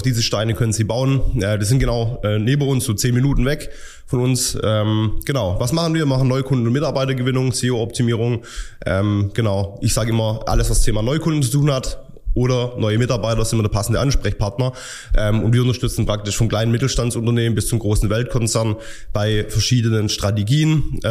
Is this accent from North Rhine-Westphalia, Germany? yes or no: no; Schwäbisch Hall, Baden-Württemberg, Germany; wir kommen aus Schwäbisch Hall